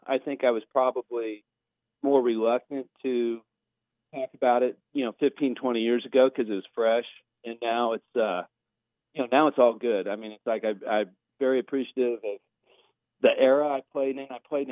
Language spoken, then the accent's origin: English; Kansas, United States; And I was from Kansas.